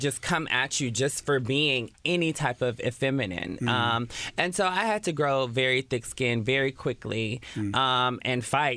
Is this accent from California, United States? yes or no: yes; Oakland, California, United States; But yeah, so growing up in Oakland was very hard